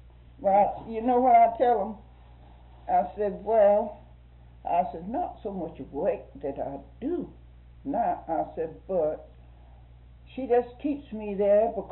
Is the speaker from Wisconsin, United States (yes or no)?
no; Georgia, United States; now in Florida, United States; I come from Georgia.